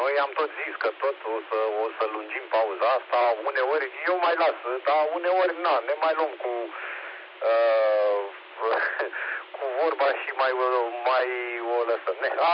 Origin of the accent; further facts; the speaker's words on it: Pitești, Argeș, Romania; noi, uite, suntem din Pitești, știi?